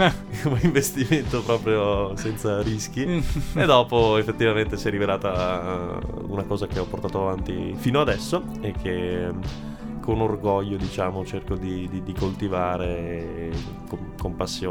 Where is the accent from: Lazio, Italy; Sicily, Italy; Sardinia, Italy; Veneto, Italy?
Veneto, Italy; Belluno; perché io sono di Belluno, sono veneto